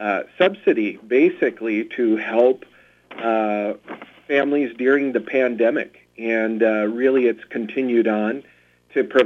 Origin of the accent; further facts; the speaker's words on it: Wisconsin, United States; It's a good thing it has cheese in there, because, we're from Wisconsin.